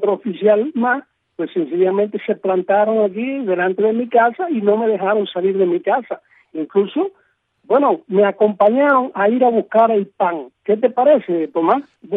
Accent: Puerto Padre, Las Tunas, Cuba; la suerte que yo no tengo aquí en Puerto Padre, en mi tierra

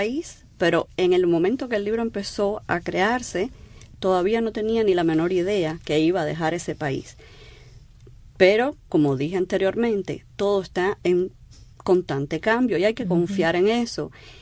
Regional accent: Cuba; moved away; Cuando salí de Cuba

